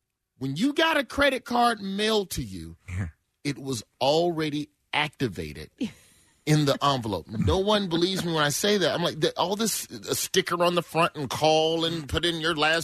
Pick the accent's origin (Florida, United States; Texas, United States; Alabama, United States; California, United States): Alabama, United States; It's just I grew up in Alabama. That's what everyone needs to understand.